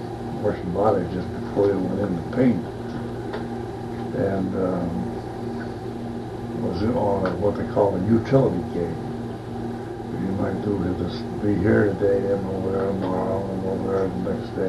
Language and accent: English; Indiana, United States; also born or lived in Mishawaka; now in Lansing, United States; No, I was born in Mishawaka, Indiana.